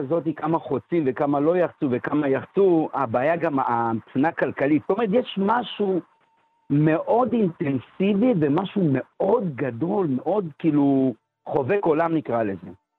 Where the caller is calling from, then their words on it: Los Angeles, California, United States; אני מדבר מלוס אנג'לס, מקליפורניה.